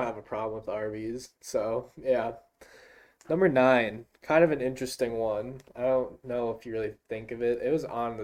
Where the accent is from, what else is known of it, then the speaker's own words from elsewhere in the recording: Wisconsin, United States; I'm gonna say this because I think they already know we're from Wisconsin.